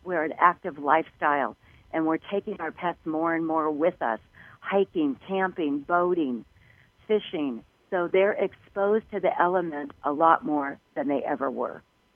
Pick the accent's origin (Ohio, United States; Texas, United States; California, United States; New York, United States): California, United States; Huntington Beach; from years and years of sun worshiping and being on the beach growing up in Huntington and trying to be the hot babe on the beach.